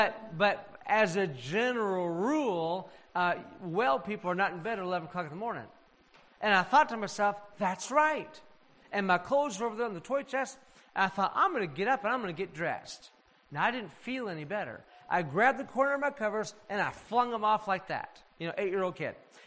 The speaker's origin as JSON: {"language": "English", "country": "United States", "said": "Not because I'm American, but I had this tape player."}